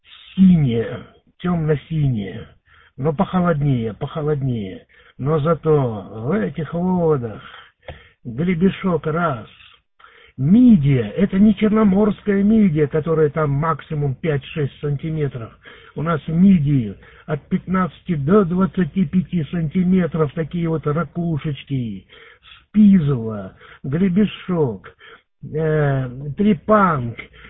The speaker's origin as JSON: {"language": "Russian", "town": "Chisinau", "region": "Chișinău", "country": "Moldova", "tie": "born or raised there", "said": "поскольку ты знаешь, что я родом из Кишинева"}